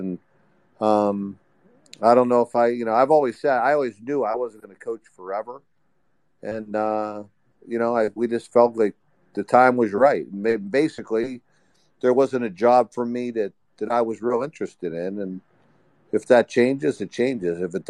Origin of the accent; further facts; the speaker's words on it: Youngstown, Ohio, United States; we grew up in Youngstown.